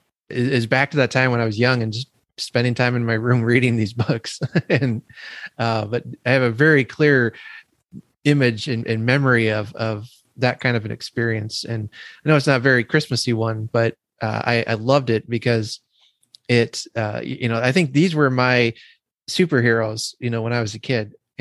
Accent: Illinois, United States; You know, I grew up in Illinois.

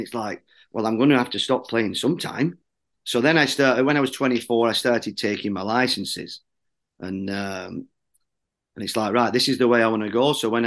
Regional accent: Bolton, North West England, United Kingdom; So I grew up in Bolton.

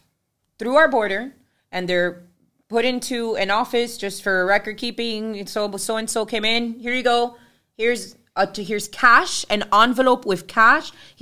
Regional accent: United States; large family that clearly continues to live in Cuba that I don't have a lot of relationship with because I grew up in the States.

